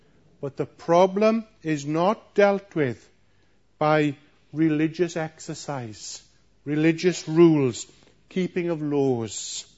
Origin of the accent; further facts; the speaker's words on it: Wales, United Kingdom; I grew up in West Wales, and as a schoolboy, I often worked on a farm.